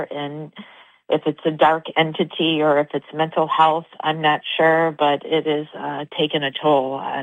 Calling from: Santa Rosa, California, United States; I'm calling from Santa Rosa, California, Sonoma County, Northern California.

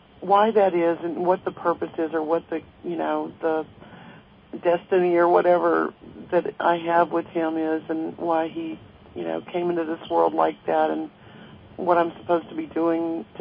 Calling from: Dallas, Texas, United States; I'm in Dallas.

